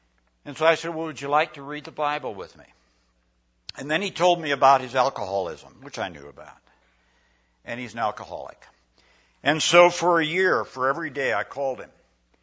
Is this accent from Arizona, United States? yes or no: no; Iowa, United States; God led Mary and me, I believe, to just go back to my hometown in Iowa. Small Norwegian community, 100 people